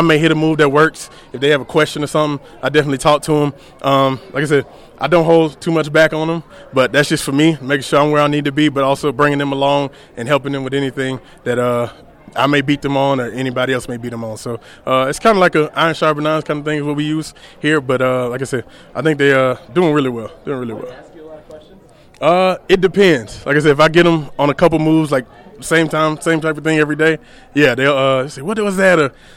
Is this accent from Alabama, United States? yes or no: yes; Alabama, United States; I'm from Alabama, so I'm an SEC fan.